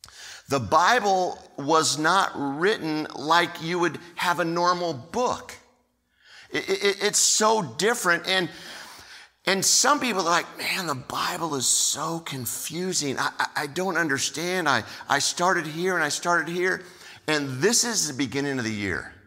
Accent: California, United States; So growing up in California, there was this place that is somewhere between downtown Los Angeles and Glendale

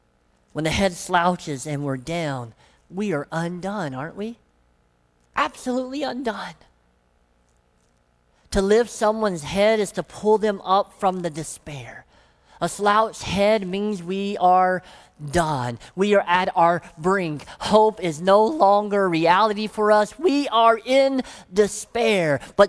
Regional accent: Deep South, United States; I grew up in the Deep South, and we do word pictures very well.

